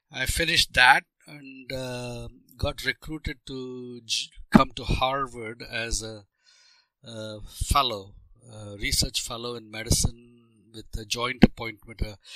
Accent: Jamshedpur, Jharkhand, India; I was born in Mumbai, and I grew up in eastern India, in a small town called Jamshedpur, very similar to Pittsburgh. In, you know, it is a steel town, mining town, in a valley

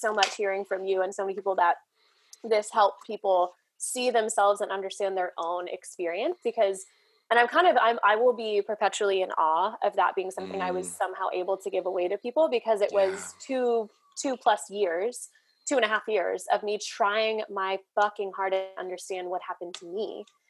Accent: Missouri, United States; or at least I grew up outside St. Louis.

